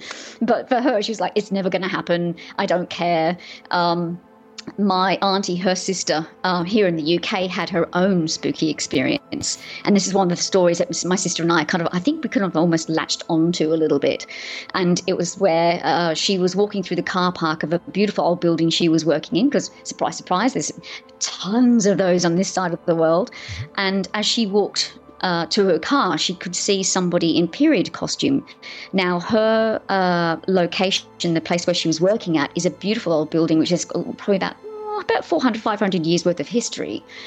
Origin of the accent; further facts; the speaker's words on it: Sydney, New South Wales, Australia; my sister and I, growing up in Sydney in Australia